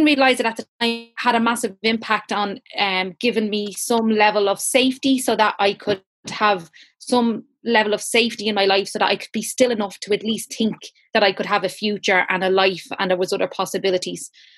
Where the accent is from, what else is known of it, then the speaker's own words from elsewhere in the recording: Killinarden, Leinster, Ireland; Growing up in Killinarden, there was a mixture of having this amazing community with a huge sense of loyalty and friendship